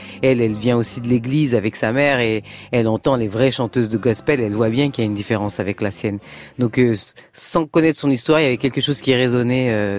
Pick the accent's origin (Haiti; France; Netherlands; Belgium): France; j'ai grandi en France, je suis française